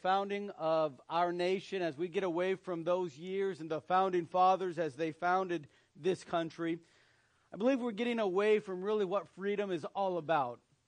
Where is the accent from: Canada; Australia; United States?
United States; born there; I thank God that He placed me in this country, allowed me to be born in this country. I love this country.